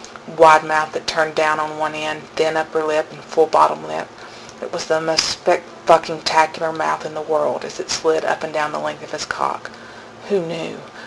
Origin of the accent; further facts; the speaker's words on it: Tennessee, United States; accent: southern; Disclaimer. I'm from Tennessee. I have a southern accent.